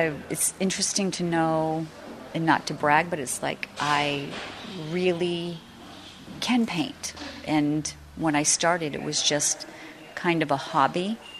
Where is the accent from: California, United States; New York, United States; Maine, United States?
Maine, United States; I'm actually from Maine, and I came here to participate in a painting workshop.